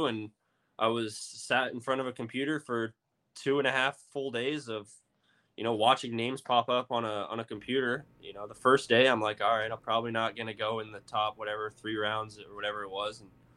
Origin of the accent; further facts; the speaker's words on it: Arizona, United States; growing up in Arizona, that was probably, you know, one of the last organizations I've ever thought of in my life.